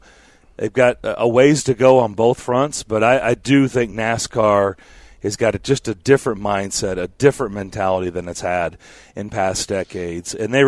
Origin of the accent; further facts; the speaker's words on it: Ireland; I'm Irish. I don't tan. I just turned into a fire hydrant.